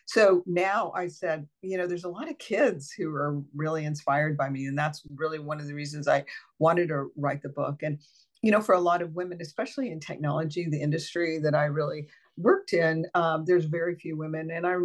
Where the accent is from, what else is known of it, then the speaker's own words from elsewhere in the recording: New Mexico, United States; also born or lived in South Dakota; Actually, because I was born in South Dakota, my mother was monolingual Spanish speaking at the time. And so when she returned with our family to New Mexico